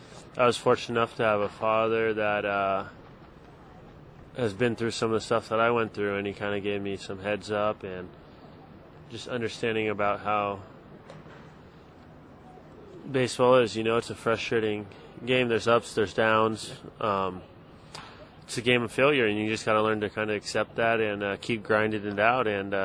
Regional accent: Palo Alto, California, United States; I grew up in Palo Alto, and I played Little League, Babe Ruth, all that stuff. So born and raised in the Bay.

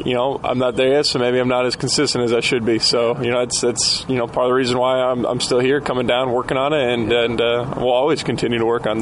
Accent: St. Paul, Minnesota, United States; I grew up in St. Paul, Minnesota, and so baseball season was hopefully, ideally, starting in April

